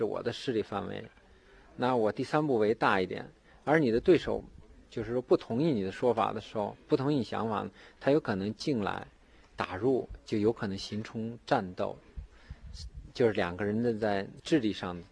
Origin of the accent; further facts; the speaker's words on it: China; 比如说我们中国人就是说下得好的时候来解释这个棋